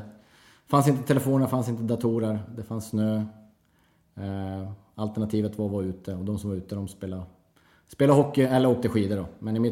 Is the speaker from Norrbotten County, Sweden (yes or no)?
yes; Kiruna, Norrbotten County, Sweden; Född och uppvuxen i Kiruna.